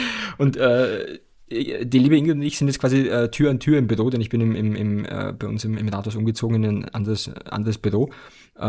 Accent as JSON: {"language": "German", "country": "Austria", "said": "Fenstertag, wie es bei uns in Österreich heißt."}